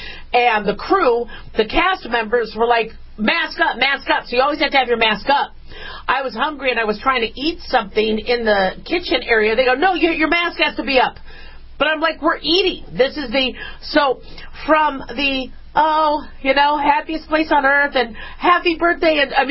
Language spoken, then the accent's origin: English; Las Vegas, Nevada, United States; And you know how I'm from Vegas?